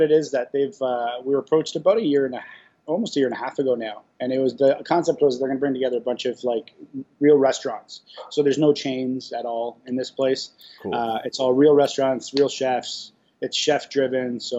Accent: Toronto, Ontario, Canada; first language Italian; English is a second language; Yeah, I grew up in Toronto, first generation Canadian. Like, my parents immigrated here in 63. So okay. My first language wasn't even English when I grew up.

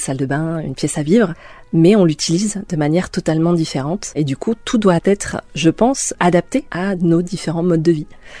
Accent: Bordeaux, Nouvelle-Aquitaine, France; je suis originaire de Bordeaux mais je vis à l'Oussoa.

